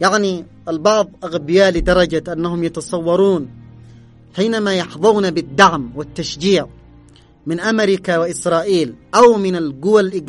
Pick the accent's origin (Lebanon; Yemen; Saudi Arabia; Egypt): Yemen; وهكذا الحال عندنا في اليمن، هناك سعي دؤوب لتجزئة بلدنا وتقسيم بلدنا